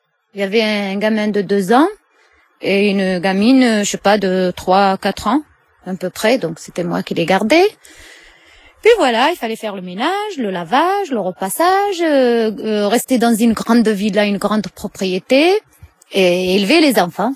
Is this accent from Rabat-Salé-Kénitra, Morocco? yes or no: no; Fez, Fès-Meknès, Morocco; Je suis de Fès.